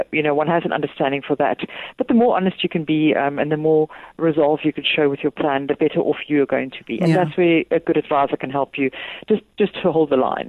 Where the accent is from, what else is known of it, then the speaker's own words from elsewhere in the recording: South Africa; As a South African, you do need to have offshore investments.